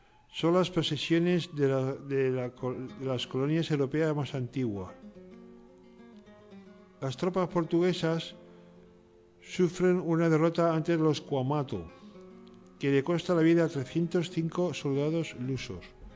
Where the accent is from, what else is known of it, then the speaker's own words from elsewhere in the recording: Granada, Andalusia, Spain; born there; también me voy a Granada, donde yo nací